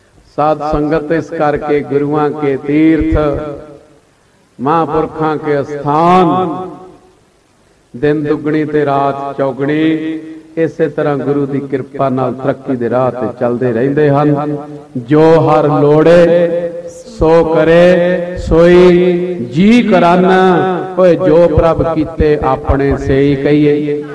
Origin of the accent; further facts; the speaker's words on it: Punjab, India; also born or lived in Doaba; ਮੈਂ ਜੰਮਿਆ ਦੁਆਬੇ ਚ, ਪਲਿਆ ਮਾਝੇ ਚ, ਦੁਬਾਰਾ ਫਿਰ ਦੁਆਬੇ ਚ, ਤੇ ਹੁਣ ਫਿਰ ਮਾਝੇ ਚ, ਬਹੁਤ ਸਮਾਂ ਦੁਆਬੇ ਚ ਬੀਤਿਆ